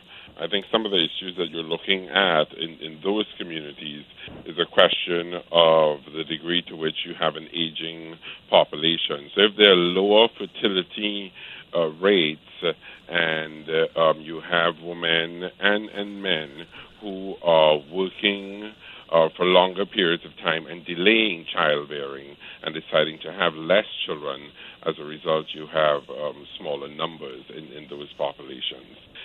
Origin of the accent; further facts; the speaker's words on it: United States; So as an American married to a French woman, the French government is trying to encourage us to have more children.